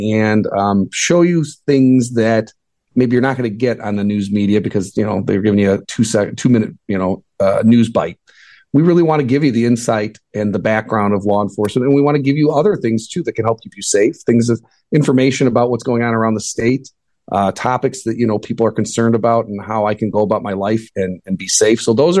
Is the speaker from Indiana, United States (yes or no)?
no; Tinley Park, Illinois, United States; chief of police currently for the city of Highland Park. So I grew up in Tinley Park, Illinois, so South Side. My dad was a police officer in Tinley Park.